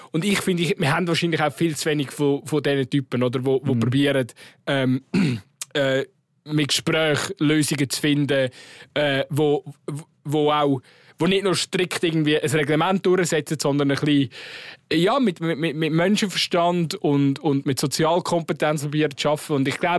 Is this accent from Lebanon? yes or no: no; Aargau, Switzerland; als Aargauer Fußballfan kann man jetzt einfach die Stimmung einmal geniessen